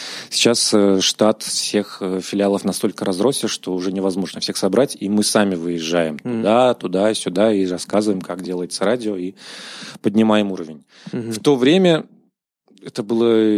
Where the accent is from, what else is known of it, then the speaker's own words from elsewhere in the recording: Siberia, Russia; now in Petrozavodsk, Russia; Ну, это было где-то на 3-м году моей жизни в Петрозаводске. Я, приехав из Сибири, не услышал этот говор и не перенял его, несмотря на то, что общался со всеми карелами.